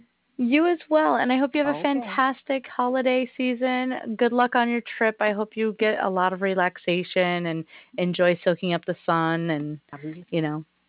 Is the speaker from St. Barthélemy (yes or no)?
yes; St. Barthélemy; Yeah, see, I'm from St. Barts.